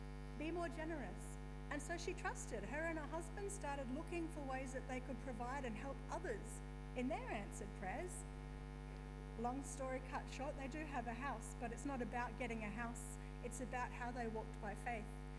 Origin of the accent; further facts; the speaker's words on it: Darwin, Northern Territory, Australia; I grew up in Darwin. It's quite a common thing in Darwin.